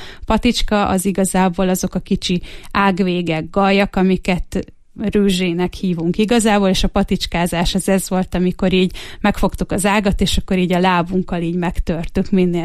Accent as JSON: {"language": "Hungarian", "country": "Hungary", "tie": "born or raised there", "said": "nincsenek lászlósi felmenőim, hanem ilyen betelepülők vagyunk, de itt nőttem fel, tehát hogy én igazából a Bükk lábánál nőttem fel"}